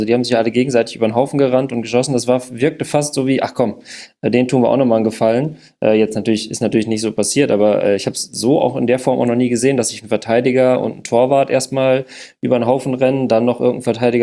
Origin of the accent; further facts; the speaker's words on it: Lower Saxony, Germany; ich bin ja selber Niedersachse